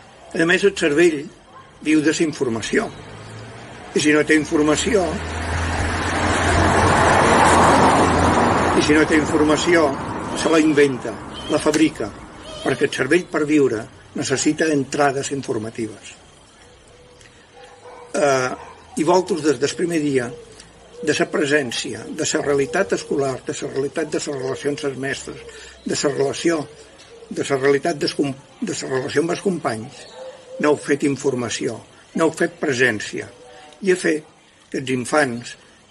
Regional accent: Ciutadella, Balearic Islands, Spain; som de Ciutadella, i he fet feina

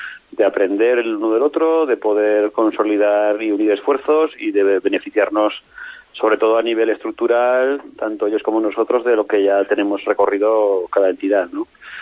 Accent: Huesca, Aragon, Spain; que nos une a todos los que vivimos y somos de Huesca

